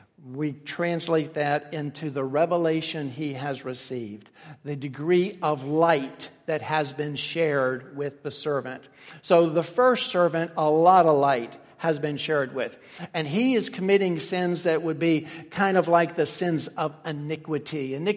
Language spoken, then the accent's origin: English; Tennessee, United States; I'm from Tennessee, so we don't do this in Tennessee.